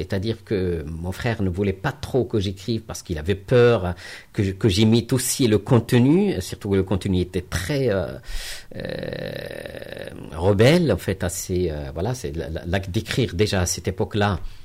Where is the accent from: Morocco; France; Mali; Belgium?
Morocco; moved away as an adult; je suis né au Maroc et je suis resté au Maroc jusqu'à tard, en fait. J'ai fait toute ma formation, on va dire, que ce soit de poétique ou autre, au Maroc, jusqu'à 24 ans, avant d'arriver ici.